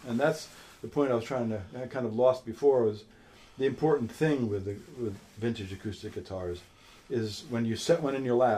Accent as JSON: {"language": "English", "country": "United States", "lives_now": "United Kingdom", "said": "I don't drive in London. Being an American"}